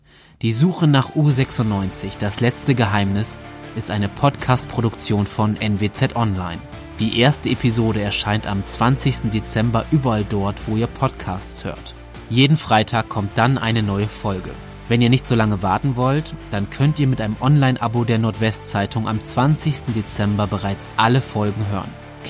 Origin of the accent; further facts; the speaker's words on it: Wilhelmshaven, Lower Saxony, Germany; Und nicht irgendwo in Norddeutschland, in Wilhelmshaven, meiner Heimatstadt.